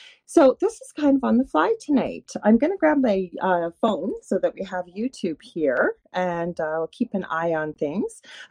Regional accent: Canada; I'm a Canadian psychic medium, a crystal and Reiki energy healer, Akashic Records practitioner, medical intuitive, spiritual teacher and mentor.

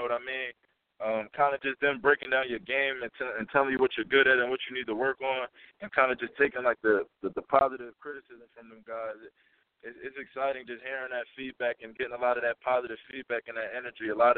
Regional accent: East Coast, United States; I'm from the East Coast, so you know that's second nature almost when you compete at a high level.

